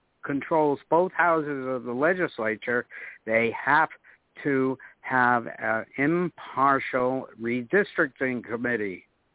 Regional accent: White Plains, New York, United States; I'm from White Plains, New York, USA.

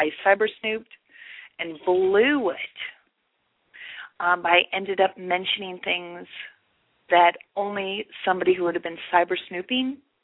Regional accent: Midwest, United States; I grew up in the Midwest, but we don't have Mayberry days.

